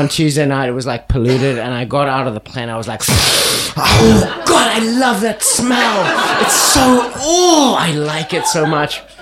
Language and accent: English; Johannesburg, Gauteng, South Africa; My hometown, Johannesburg, South Africa